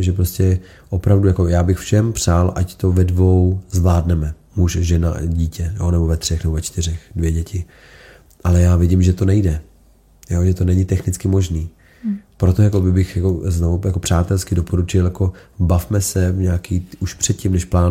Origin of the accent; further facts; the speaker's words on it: Vysočina Region, Czechia; mám výhodu, že jsem z Vysočiny, z malé vesnice